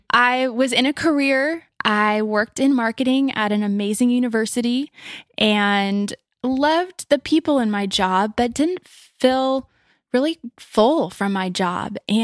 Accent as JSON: {"language": "English", "region": "California", "country": "United States", "said": "And I just said, y'all, by the way, I'm from California."}